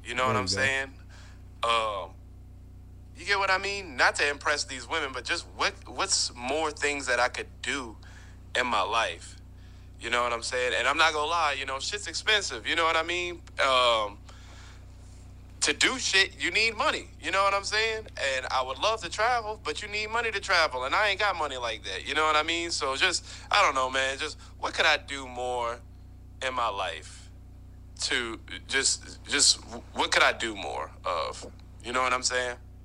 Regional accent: Louisiana, United States; I'm from Louisiana, man.

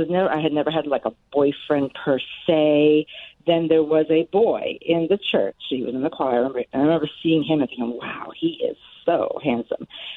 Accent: New York City, New York, United States; as a youngster, I grew up in New York City.

